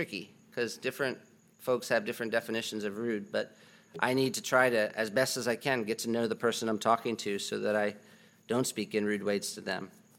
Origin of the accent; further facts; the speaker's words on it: United States; when I'm in a foreign airport, I'm like, wow, I am such an American.